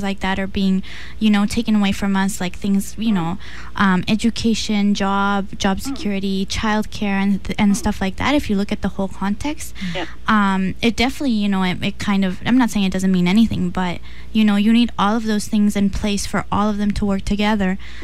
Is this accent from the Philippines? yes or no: no; Chile; I'm from a small town in the south of Chile where there's one big university